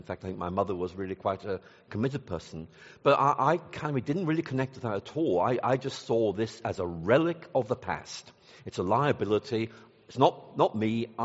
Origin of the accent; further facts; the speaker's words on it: Ireland; now in Lubbock, United States; I was born in Ireland and really grew up there. And this is back in the 1960s when I was a teenager.